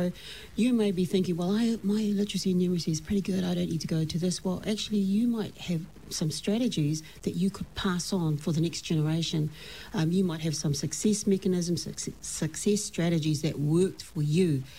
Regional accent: Auckland, New Zealand; growing up in South Auckland, and it was quite tough. And I saw for myself some of the challenges that I had as a Pacific person

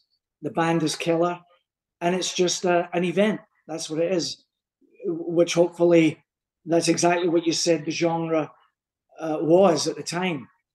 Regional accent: Glasgow, Scotland, United Kingdom; And I'm from Glasgow.

